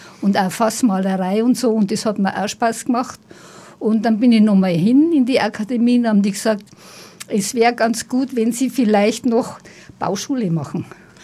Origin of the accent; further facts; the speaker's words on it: Munich, Bavaria, Germany; also born or lived in Saxony-Anhalt; Aber groß geworden bin ich schon in München.